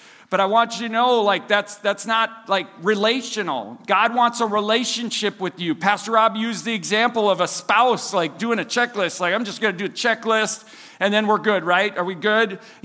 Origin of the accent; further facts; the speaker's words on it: Minnesota, United States; you know, like, we're Minnesotan, we say Colossians.